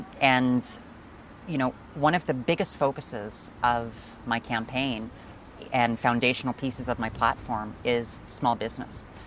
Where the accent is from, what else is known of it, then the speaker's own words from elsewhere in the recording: Alberta, Canada; growing up, because it's a split family, grew up traveling across all of Alberta.